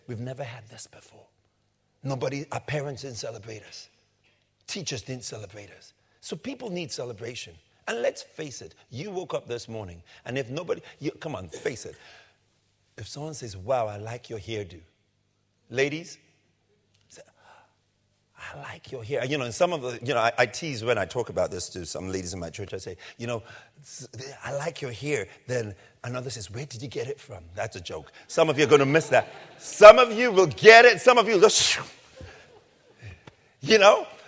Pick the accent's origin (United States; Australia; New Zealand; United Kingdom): United Kingdom; Tottenham, London; And by the way, I'm from Tottenham, just in case you haven't figured that out.